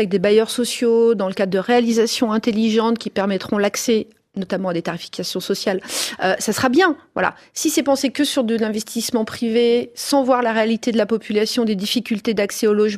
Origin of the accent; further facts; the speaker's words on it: France; On est français quand même.